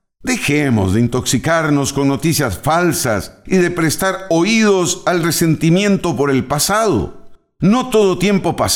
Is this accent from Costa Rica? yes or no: yes; Costa Rica; nos han reconocido en las últimas décadas como el país de la participación, de las oportunidades, como los ticos.